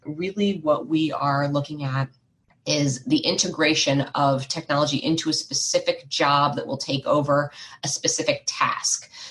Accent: Washington, D.C. area, United States; I was growing up outside of Washington, D.C. in the States

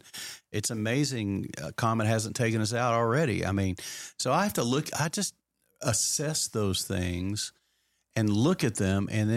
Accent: Lubbock, Texas, United States; I mean, if I grew up in Lubbock, Texas, which was Tornado Alley back in the 60s and 70s.

